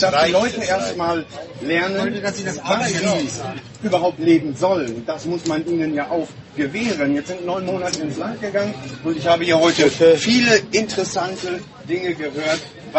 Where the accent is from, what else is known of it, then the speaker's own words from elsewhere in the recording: Frankfurt, Hesse, Germany; Ich bin Frankfurter.